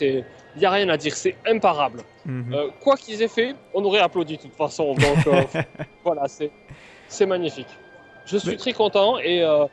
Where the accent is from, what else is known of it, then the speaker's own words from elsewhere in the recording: France; moi je suis français, pas canadien, donc je suis moins à l'aise avec, avec l'anglais